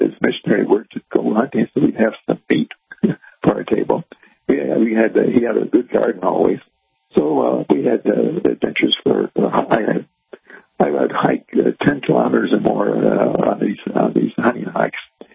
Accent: Angola; Well, I grew up in Angola, Portuguese West Africa, and we lived up in the Dembush, which was a primitive area back in 1936. I was born in 36, and actually it was in 48 when we lived in the Dembush. I was 12 years old.

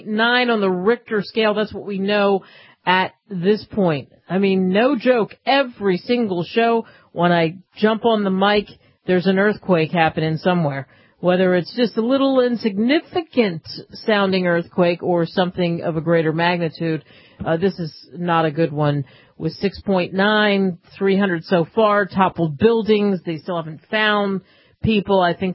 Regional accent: East Coast, United States; really growing up in the East Coast, not realizing what was happening in the Southwest

